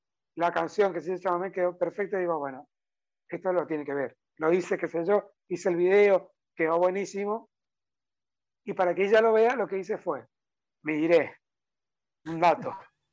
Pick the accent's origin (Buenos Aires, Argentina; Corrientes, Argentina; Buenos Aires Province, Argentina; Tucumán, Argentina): Corrientes, Argentina; Hola, no sé qué, soy de Corrientes